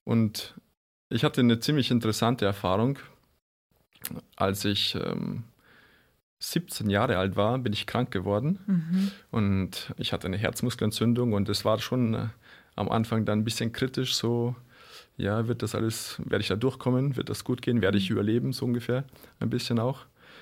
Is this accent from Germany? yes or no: yes; Bavaria, Germany; aufgewachsen bin ich in der Nähe von Chiemsee in Bayern.